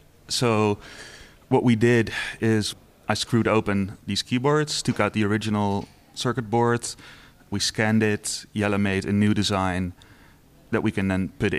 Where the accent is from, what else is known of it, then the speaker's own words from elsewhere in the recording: Netherlands; I'm an artist from Netherlands.